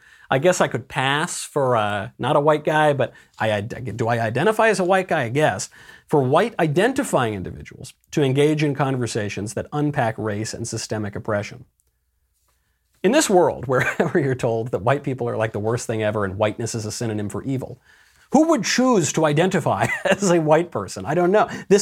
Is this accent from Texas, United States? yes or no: no; New York, United States; I'm Catholic. I'm American. I'm a conservative. I'm a New Yorker originally. I'm Italian-American.